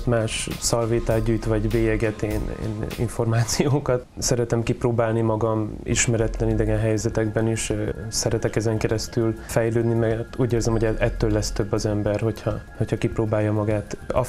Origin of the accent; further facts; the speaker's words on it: Eger, Heves, Hungary; Egri vagyok